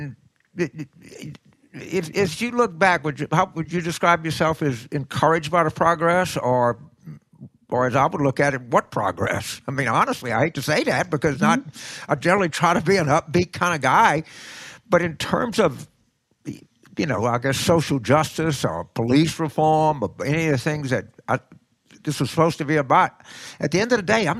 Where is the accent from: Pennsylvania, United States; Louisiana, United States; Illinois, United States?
Louisiana, United States; Well, I just wanted to draw attention to my home state